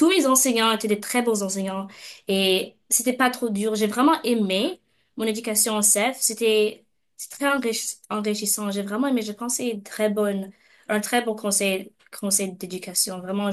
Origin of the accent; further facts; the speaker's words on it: Saskatchewan, Canada; born or raised there; also born or lived in Bamako, Mali